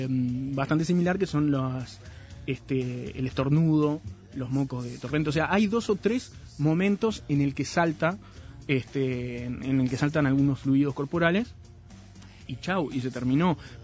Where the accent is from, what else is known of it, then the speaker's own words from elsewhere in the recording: Salto, Uruguay; Yo cuando venía a Montevideo, cuando era chico, porque yo soy de Salto, como ya ustedes saben, venía cada tanto a Montevideo